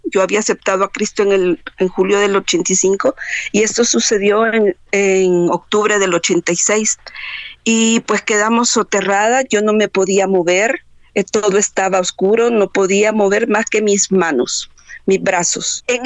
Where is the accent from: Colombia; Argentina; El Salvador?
El Salvador; soy salvadoreña. Pues nací en 1965 en una familia, pues estaba compuesta con mi padre, mi madre, profesionales y políticos salvadoreños.